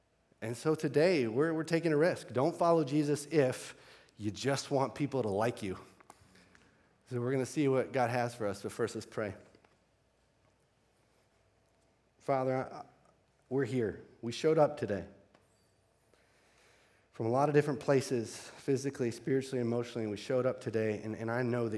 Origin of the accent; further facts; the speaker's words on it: Tallahassee, Florida, United States; also born or lived in Michigan; I grew up in Tallahassee, Florida, so Michigan as a university was like an afterthought for me.